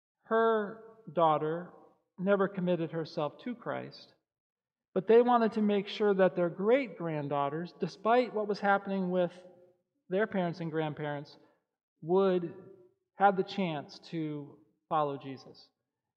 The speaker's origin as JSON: {"language": "English", "region": "North Dakota", "country": "United States", "tie": "born or raised there", "said": "When I was growing up in North Dakota, life was aligned with the land."}